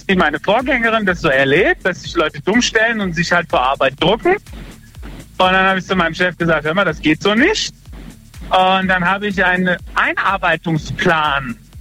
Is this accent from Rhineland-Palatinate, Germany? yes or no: yes; Rhineland-Palatinate, Germany; also ich bin aus Pillegeheck, an der Mosel.